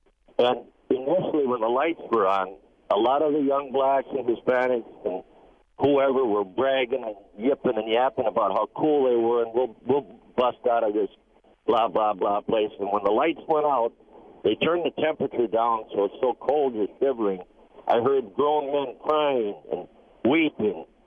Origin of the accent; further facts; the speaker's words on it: Minnesota, United States; I grew up in Lake Norman City, which is South Minneapolis, St. Paul, and in a very stable home.